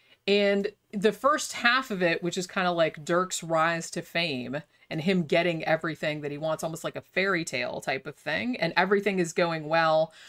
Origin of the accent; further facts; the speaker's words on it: Daytona Beach, Florida, United States; I remember I grew up in Daytona Beach